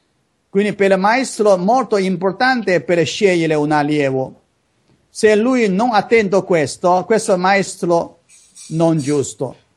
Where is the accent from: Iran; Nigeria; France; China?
China; Italian is a second language; now in Italy; Per esempio io sono cinese, io devo sempre dentro c'è il mio stato. Come io oggi sempre stato Italia, 20 anni d'Italia